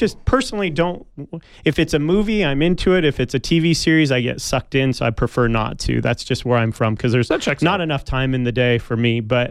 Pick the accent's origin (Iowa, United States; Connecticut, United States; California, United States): California, United States; now in Tucson, United States; I'm originally from California, been here now, 7 years, but here in Tucson